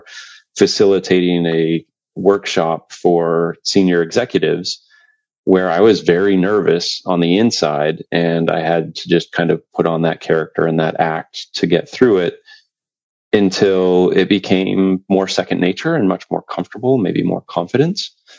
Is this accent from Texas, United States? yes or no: no; Rockland, Maine, United States; So I grew up in Rockland, Maine. It's the lobster capital of the world.